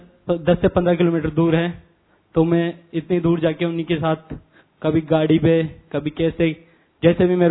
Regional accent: Jaipur, Rajasthan, India; मैं जयपुर शहर से बिलोंग करता हूँ।

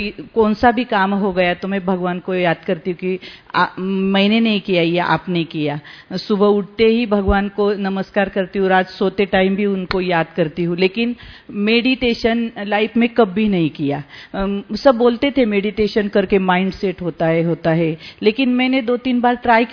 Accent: Pune, Maharashtra, India; मैं महाराष्ट्र पुणे से हूँ और मैं यहाँ पहली बार आई हूँ

